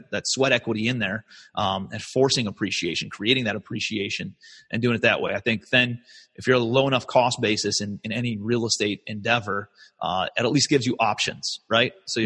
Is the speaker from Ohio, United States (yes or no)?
yes; Cleveland, Ohio, United States; moved away as an adult; now in New York City, United States; And so I'm from Cleveland, Ohio originally. I moved out to New York City.